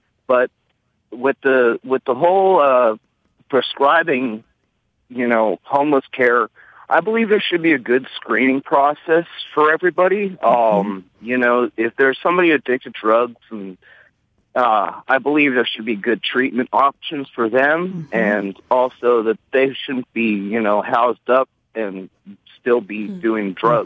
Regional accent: California, United States; I'm from California, and I was evicted from my apartment with my family and my mom and dad

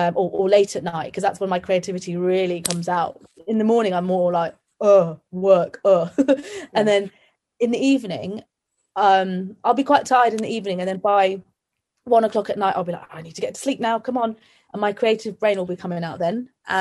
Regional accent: Skiathos, Thessaly, Greece; So I was brought up on the Greek island of Skathos. That is where my family is at the moment.

